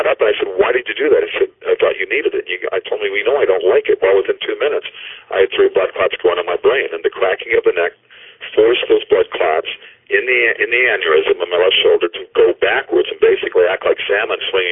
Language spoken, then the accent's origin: English; Minnesota, United States; I'm fascinated with tornadoes growing up in Minnesota, and you get them in Michigan.